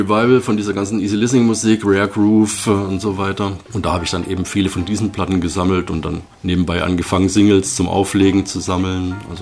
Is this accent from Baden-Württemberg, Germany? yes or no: yes; Böblingen, Baden-Württemberg, Germany; now in Tübingen, Germany; Ich komme ursprünglich aus Böblingen, bin dann irgendwann zum Studium hier nach Tübingen gekommen